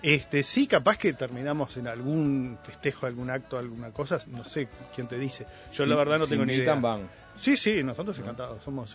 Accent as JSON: {"language": "Spanish", "country": "Uruguay", "said": "como uruguayo"}